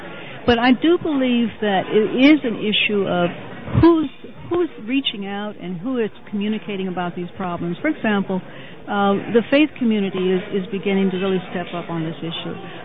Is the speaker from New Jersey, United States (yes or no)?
no; Ohio, United States; I'm from Ohio, too.